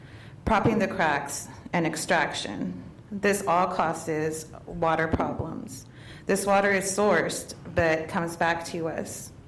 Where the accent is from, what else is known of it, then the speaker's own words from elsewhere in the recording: Texas, United States; now in Washington State, United States; I come from Texas, and I didn't have any issues with my respiratory, and now I have to use an inhaler just from moving to Washington State.